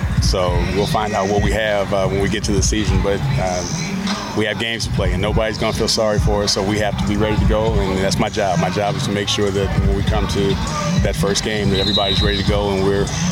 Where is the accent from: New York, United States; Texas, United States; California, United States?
California, United States; now in Eugene, United States; I'm originally from California, but both my kids were born here in Oregon, so I've been here before.